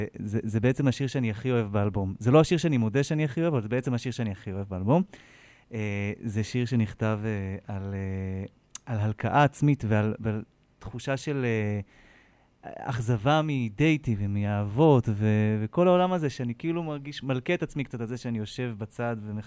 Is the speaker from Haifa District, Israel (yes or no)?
yes; Haifa, Haifa District, Israel; now in Ramat Gan, Israel; אני בן 34, גר ברמת גן, במקור מחיפה.